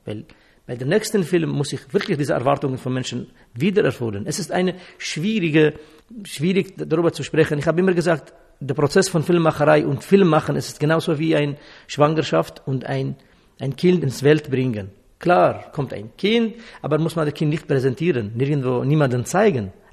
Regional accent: Syria; first language Kurdish; German is a second language; moved away; also born or lived in Czechoslovakia; In Syrien, meine Muttersprache ist Kurdisch, dann musste ich Arabisch lernen in der Schule, weil kurdische Sprache verboten war in Syrien oder ist immer noch verboten. Dann habe ich Englisch gelernt und als ich nach Tschechoslowakei gegangen, dann musste ich Matura in Tschechoslowakisch machen

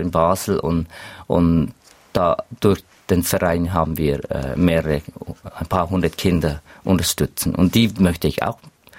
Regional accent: Myanmar; German is a second language; moved away; dass es Leute wie ich, dass sie offiziell mit einem anderen Pass nach Burma gingen

